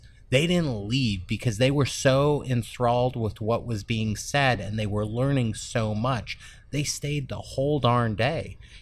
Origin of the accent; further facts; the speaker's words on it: Palo Alto, California, United States; I grew up in Palo Alto, California, and I will just share with you, growing up in the heart of Silicon Valley